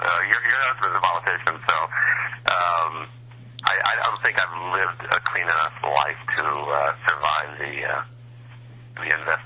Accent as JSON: {"language": "English", "region": "Kansas", "country": "United States", "lives_now": "California, United States", "said": "back in Kansas, I'm from Kansas"}